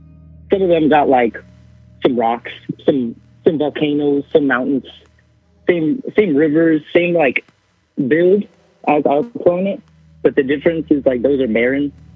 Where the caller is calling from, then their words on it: California, United States; I'm calling from Southern California.